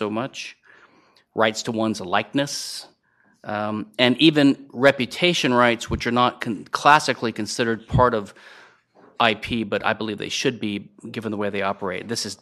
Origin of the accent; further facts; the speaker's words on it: Louisiana, United States; I'm from Louisiana, and I was at LSU in 1988 to 91 for law school